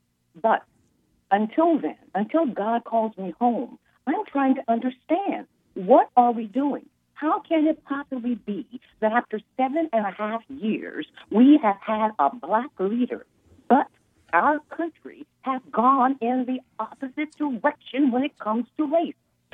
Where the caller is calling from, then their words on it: Hawaii, United States; Yeah, the last time I called you, I was calling from Baja, California, Mexico. Now I'm back in my home in Oahu.